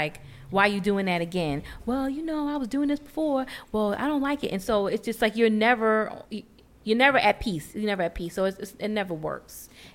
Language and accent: English; Bronx, New York, United States; I've seen it around the way growing up in the Boogie Down.